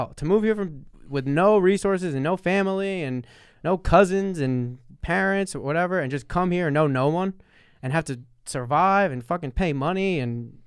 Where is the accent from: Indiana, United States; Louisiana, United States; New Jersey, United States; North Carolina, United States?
New Jersey, United States; accent: New York; to be like, I have no Jersey accent. What is Jersey accent? I have a New York accent.